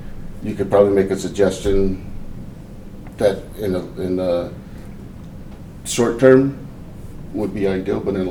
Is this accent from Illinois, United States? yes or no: no; Portland, Oregon, United States; now in Vancouver, United States; Well, I was born and raised in Portland